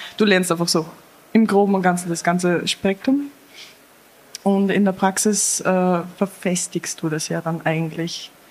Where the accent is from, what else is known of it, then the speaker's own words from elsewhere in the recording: Styria, Austria; Ja, also ich komme aus der Steiermark